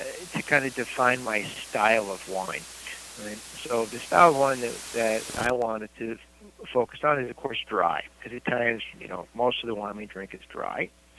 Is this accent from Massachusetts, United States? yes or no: no; New York, United States; my family is born and raised in Italy, and I'm first-generation New Yorker. And I've been working in New York my whole life and living there.